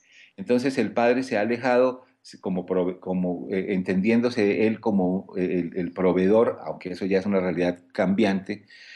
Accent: Colombia; now in Cuernavaca, Mexico; Soy de origen colombiano y me gusta jugar mucho.

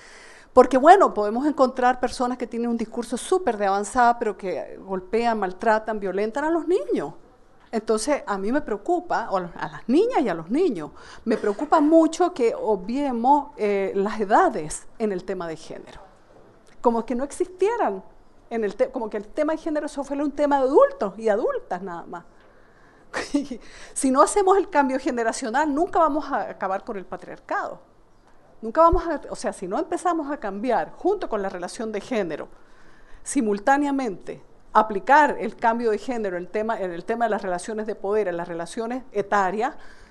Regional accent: Nicaragua; Yo vengo de Nicaragua

